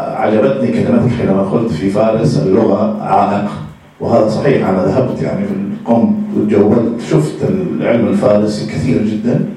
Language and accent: Arabic; Medina, Medina Province, Saudi Arabia; من المدينة المنورة